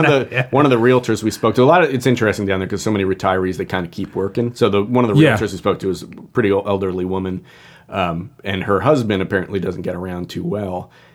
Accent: Long Island, New York, United States; Well, it's kind of like, I grew up on Long Island

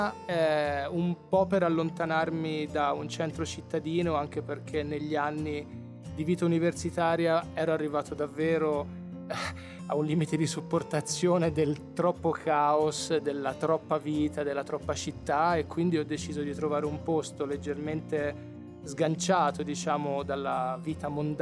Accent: Cecina, Tuscany, Italy; born there; sono nato a Cecina in provincia di Livorno nell'83 a novembre.

